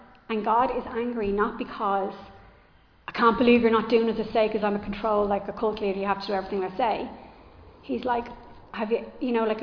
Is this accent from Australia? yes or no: no; Bray, Leinster, Ireland; now in Greystones, Ireland; Now, I'm from Bray. I currently live in Greystones, but I'm from Bray.